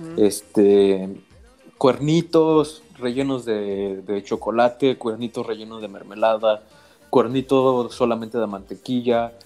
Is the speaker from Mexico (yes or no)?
yes; Mexico; yo creo que a lo mejor también influye que soy mexicano y crecí con esa cultura, ¿no?